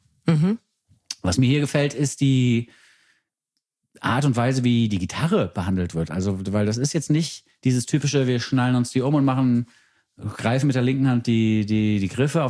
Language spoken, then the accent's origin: German; Frankfurt, Hesse, Germany; born there; immer noch ein Platz in meinem Herzen, meine Geburtsstadt Frankfurt